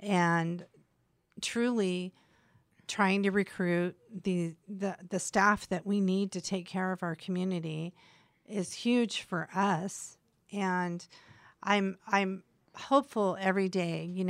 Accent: Mesa, Arizona, United States; also born or lived in Europe / Los Angeles; Well, I was born in Mesa. And we moved here when I was in junior high. And then I've bounced, you know, I lived in Europe. I've lived in LA a couple times, but I've landed at home again.

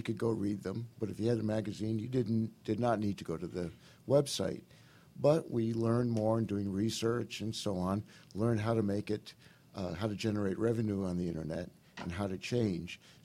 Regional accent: Rhode Island, United States; I'm from Rhode Island originally, and I've been in printing and publishing most of my life.

